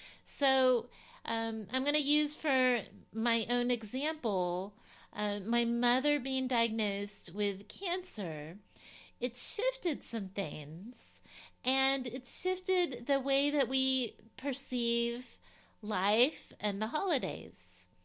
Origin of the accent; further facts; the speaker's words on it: Knoxville, Tennessee, United States; my family being from Cyprus. I had a college roommate from Cyprus, and I grew up here in Knoxville, Tennessee. I was first generation.